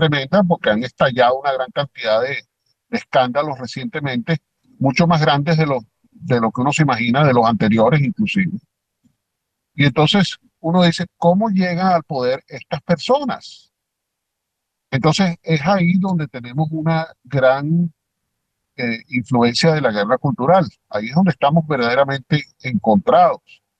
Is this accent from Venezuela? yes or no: yes; Venezuela; born there; Yo como venezolano de nacimiento